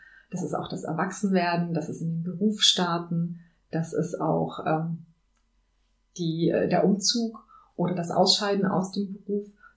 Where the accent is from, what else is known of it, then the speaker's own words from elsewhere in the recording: Transylvania, Romania; also born or lived in Bavaria; now in Germany; Ich bin nämlich geboren in Siebenbürgen in Transsilvanien und bin dort evangelisch sozialisiert und alle in meinem deutschen Dorf waren evangelisch. Dann sind meine Eltern aber 79 ausgereist mit uns und ich bin im katholischen Bayern gelandet.